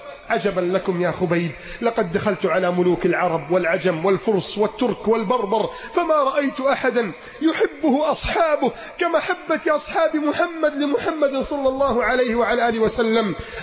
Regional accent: Alexandria, Alexandria Governorate, Egypt; عندنا في اسكندرية

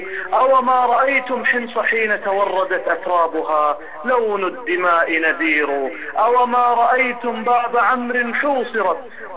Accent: Jeddah, Makkah Province, Saudi Arabia; أنا من السعودية، من في مدينة جدة

